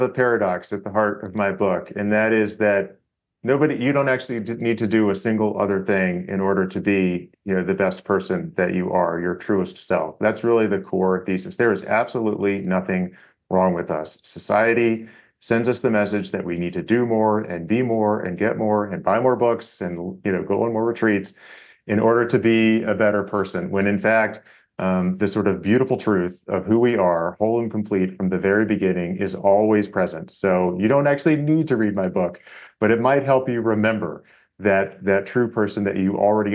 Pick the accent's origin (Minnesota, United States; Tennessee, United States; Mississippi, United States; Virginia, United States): Virginia, United States; some book events in Colorado and my home state of Virginia coming up